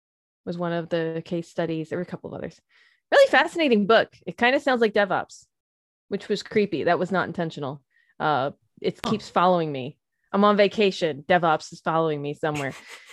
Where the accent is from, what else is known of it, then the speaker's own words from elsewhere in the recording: Philadelphia, Pennsylvania, United States; Also, he sounds a lot like home because I'm originally from Philly. So lots of those sounds of home, things like that.